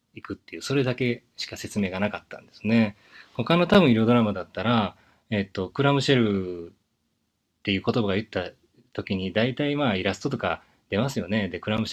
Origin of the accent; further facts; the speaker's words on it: Kansai, Japan; accent: Kansai; 関西弁しか喋れないので、しょうがないんですよね。ネイティブの関西弁ですから、皆さん。関西生まれ、関西育ちなんで。